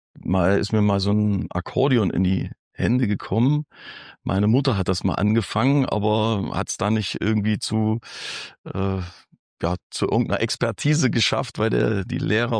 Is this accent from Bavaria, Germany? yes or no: no; Thuringia, Germany; ich bin in einem kleinen Dörfchen in der Nähe von Heiligenstadt groß geworden, aufgewachsen. Geboren bin ich hier in Heilbad Heiligenstadt, aber nach 14 Tagen Krankenhausaufenthalt bin ich dann nach Luther und dort groß geworden, wie das halt so in den dörflichen Strukturen war.